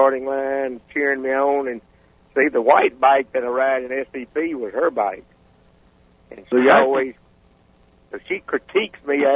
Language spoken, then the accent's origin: English; Columbus, Mississippi, United States; But anyway, of course, I grew up in Columbus, Mississippi, and right on the river, so we had the water stuff